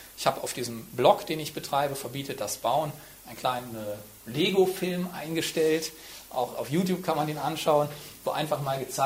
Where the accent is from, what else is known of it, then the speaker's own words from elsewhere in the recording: Wuppertal, North Rhine-Westphalia, Germany; Ich bin in Wuppertal, am Rande des Rheinlands sozusagen, groß geworden. Und das ist auch keine wachsende, sondern eher eine schrumpfende Region.